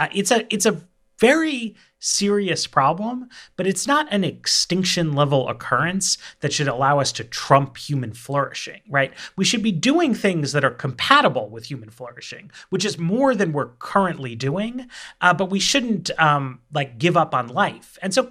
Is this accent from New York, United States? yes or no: yes; Manhattan, New York, United States; now in Washington, United States; I grew up in Manhattan. I'm raising a kid in Logan Circle in DC.